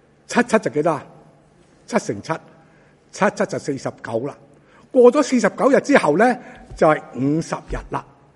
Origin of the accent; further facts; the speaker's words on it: Shunde, Guangdong, China; 好似我哋顺德乡，我哋乡下顺德咁样啊，好多好富庶嘅一个地方